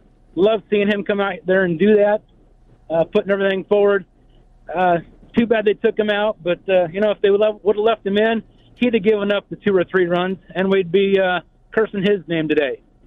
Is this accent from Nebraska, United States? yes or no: yes; Lincoln, Nebraska, United States; I'm from Lincoln, Nebraska.